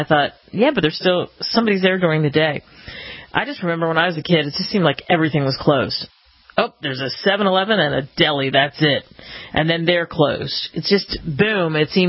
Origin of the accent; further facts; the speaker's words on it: Pennsylvania, United States; I was thinking about this growing up outside of Philly